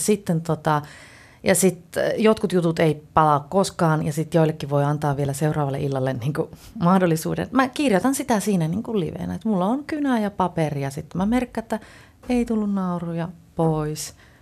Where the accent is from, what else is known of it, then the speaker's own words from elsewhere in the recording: North Ostrobothnia, Finland; accent: Oulu dialect; kun joskus jossain näytelmässä mulla saattaa tulla Oulun murteen joku pieni